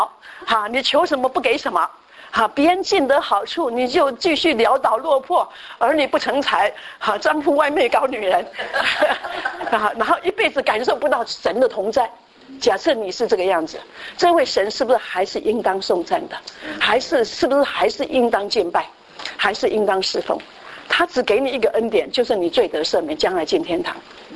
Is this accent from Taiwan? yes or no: yes; Taiwan; 因为特别是我们台湾人，很有这个问题的